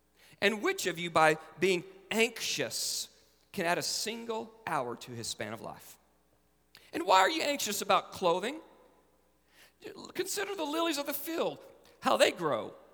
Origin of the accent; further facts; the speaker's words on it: Fort Smith, Arkansas, United States; When I was growing up in Fort Smith, my pastor was Dr. James W. Bryant.